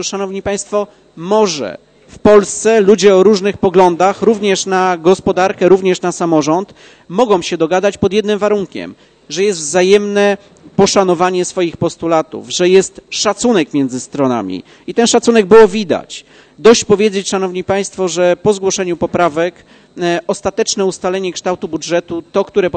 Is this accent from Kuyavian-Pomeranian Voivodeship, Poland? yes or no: no; Poznań, Greater Poland Voivodeship, Poland; wielokrotnie my poznaniacy, ale także my radni miasta Poznania czy urzędnicy lubimy mówić o tym, że jesteśmy dumni z naszego miasta